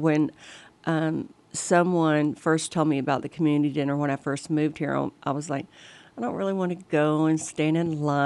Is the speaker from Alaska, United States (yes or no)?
no; Florida, United States; I'm from Florida originally.